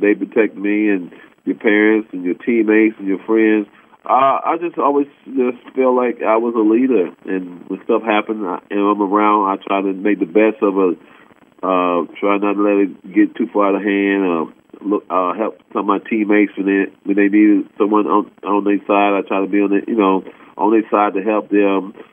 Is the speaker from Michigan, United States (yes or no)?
no; Ohio, United States; I'm from Ohio, so.